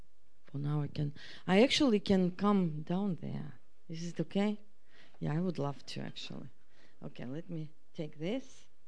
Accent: Russia; born there; English is a second language; I was born in Russia. My motherland is Russia.

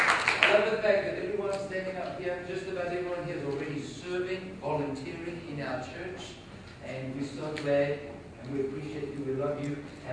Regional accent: United States; born there; also born or lived in South Africa; I was born in not in Jupiter, I was born in the U.S. So for me, it was coming home, it was coming back.

